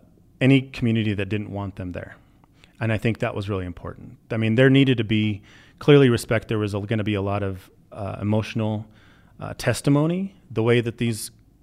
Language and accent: English; United States; but I'm also an American Indian. I talk with him and visit with him regularly.